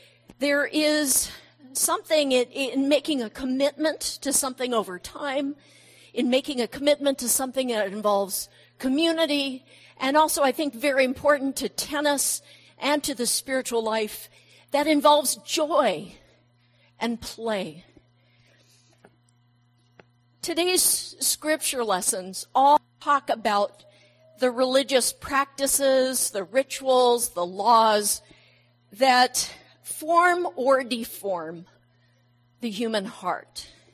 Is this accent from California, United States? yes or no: yes; California, United States; I'm from California, and Mike just strikes me immediately as a surfer.